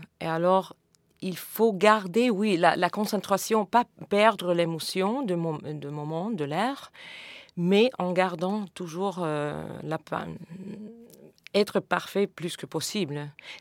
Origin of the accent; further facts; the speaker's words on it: United States; French is a second language; j'avais une grande collection de disques chez moi aux États-Unis